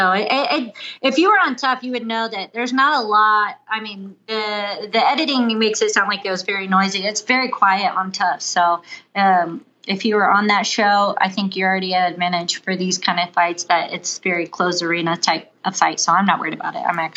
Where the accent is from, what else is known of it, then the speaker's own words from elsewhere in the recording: Ohio, United States; Midwest, I'm from Midwest. So the Ohio, you know, native.